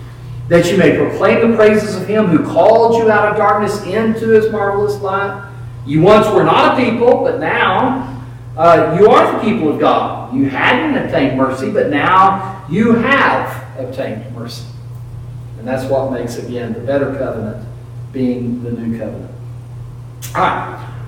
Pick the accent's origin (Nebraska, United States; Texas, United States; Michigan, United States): Texas, United States; Lubbock; born there; I am a United States citizen because I was born in Lubbock, Texas 64 years ago.